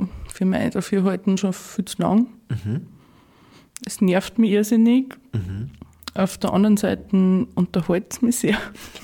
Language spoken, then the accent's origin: German; Neumarkt, Salzburg, Austria; now in Salzburg, Austria; Ich komme aus Neumarkt.